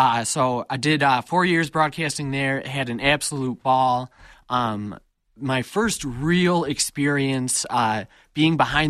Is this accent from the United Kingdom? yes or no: no; Ann Arbor, Michigan, United States; because my hometown is Ann Arbor.